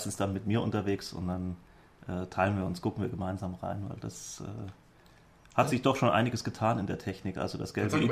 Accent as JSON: {"language": "German", "region": "Hesse", "country": "Germany", "said": "Ich komme aus dem Taunus, für die, die es nicht kennen, nördlich von Frankfurt, Rhein-Main-Gebiet, Hessen, Deutschland."}